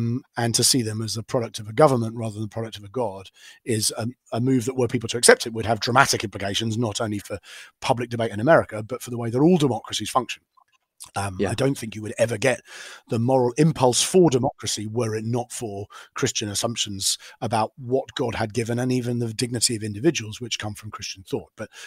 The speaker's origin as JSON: {"language": "English", "country": "United Kingdom", "said": "I don't share them, being British and being more, you know, probably well to the left in that sense of most Americans anyway, because we have free healthcare, free education, all that. You know, so I'm British"}